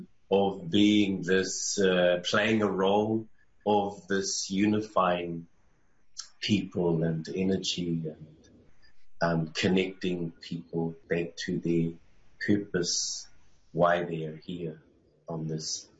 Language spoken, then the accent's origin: English; New Zealand; I'm from the South Pole. I'm Maori. I'm a man.